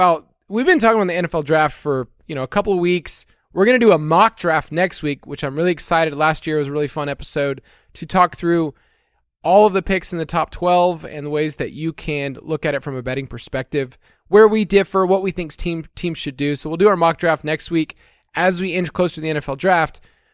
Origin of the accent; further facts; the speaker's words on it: Georgia, United States; And mostly because I'm from Georgia, so the Masters is a big deal.